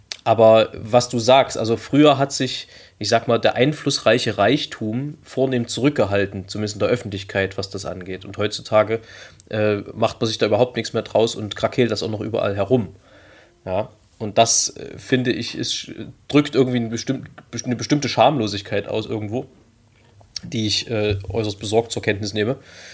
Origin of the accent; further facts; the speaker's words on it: Germany; born there; Das ist ein Privileg, dass ich in Deutschland geboren bin, dafür kann ich nichts.